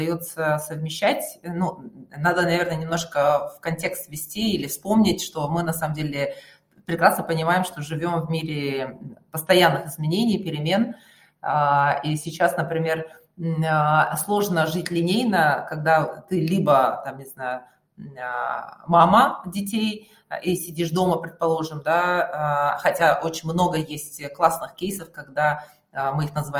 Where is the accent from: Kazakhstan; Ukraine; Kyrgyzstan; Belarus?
Kyrgyzstan; now in Russia; я сама родом из Кыргызстана. Сейчас я работаю в России, работала в Казахстане, в Таджикистане, в Кыргызстане.